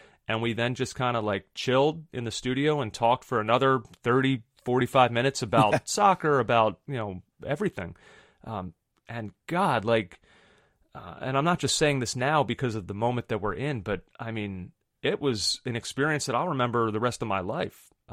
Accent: United States; for me personally, as an American soccer fan

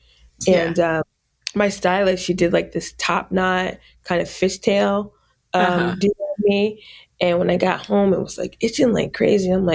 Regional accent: New York, United States; moved away as an adult; also born or lived in Fort Knox, Kentucky / Germany / Miami, Florida; And, spent some time in Germany and was raised in upstate New York and went to school in upstate New York as well. And then after I graduated, I moved down to South Florida, Miami, to pursue my graduate degree.

